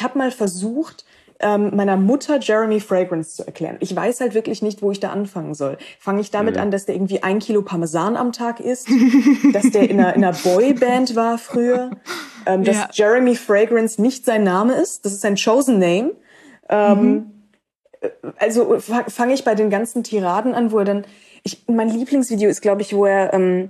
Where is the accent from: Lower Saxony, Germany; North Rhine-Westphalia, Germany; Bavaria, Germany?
North Rhine-Westphalia, Germany; Cologne; in meiner Heimatstadt Köln